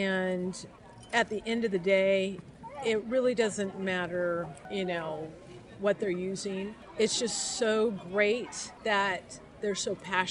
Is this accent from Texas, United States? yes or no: no; San Diego, California, United States; I'm with Satin Fine Foods, a.k.a. Satin Ice. I am from San Diego, California. However, I work for this New York-based USA company.